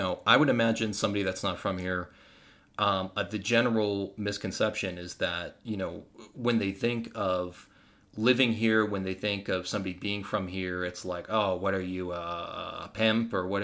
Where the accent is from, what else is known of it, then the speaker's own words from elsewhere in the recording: Las Vegas, Nevada, United States; we've been born and raised here in Las Vegas.